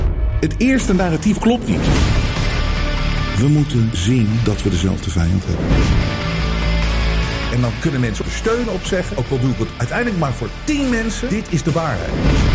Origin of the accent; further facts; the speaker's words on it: Netherlands; Terwijl wij zijn Nederlanders. Wij kunnen echt wel wat handelen.